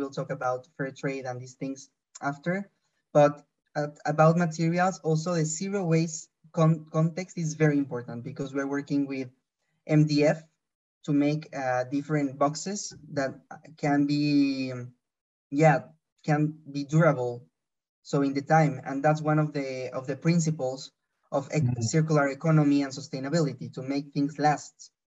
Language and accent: English; Mexico; now in Belgium; I'm from Mexico. But we are spreading the world because I'm living in Belgium.